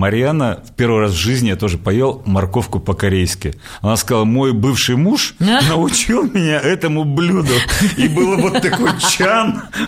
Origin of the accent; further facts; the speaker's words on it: Yekaterinburg, Sverdlovsk Oblast, Russia; мы парни из Свердловска